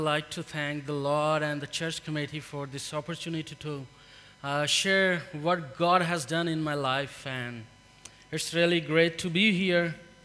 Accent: Pakistan; English is a second language; I'm from Pakistan. And Pakistan is a Muslim country.

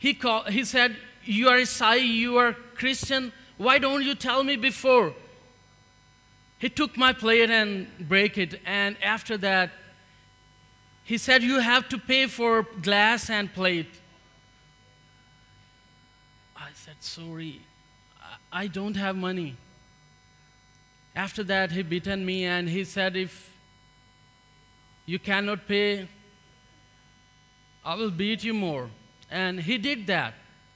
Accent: Pakistan; English is a second language; I'm from Pakistan. And Pakistan is a Muslim country.

